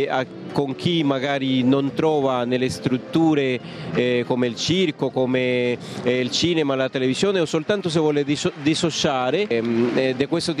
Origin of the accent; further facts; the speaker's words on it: Colombia; Italian is a second language; now in Rome, Italy; d'origine sono colombiano, però in realtà sono 16 anni dal giubileo del 2000 che risiedo nel comune di Roma. Ormai mi sento a tutti gli effetti romano